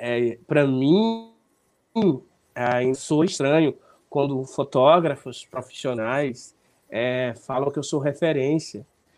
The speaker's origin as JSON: {"language": "Portuguese", "town": "Bom Jesus", "region": "Piauí", "country": "Brazil", "tie": "born there", "said": "na região onde eu nasci, que é ali no sul do estado do Piauí, próximo à minha cidade, Bom Jesus."}